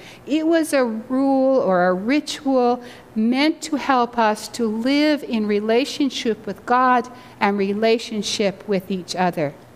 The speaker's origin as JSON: {"language": "English", "country": "Canada", "said": "sorry, I'm Canadian, I won't go yet."}